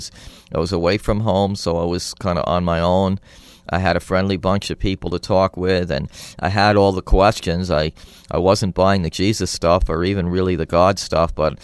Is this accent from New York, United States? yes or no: yes; Middletown, New York, United States; We were the first one to actually have the ceremony there in my hometown, Middletown, New York.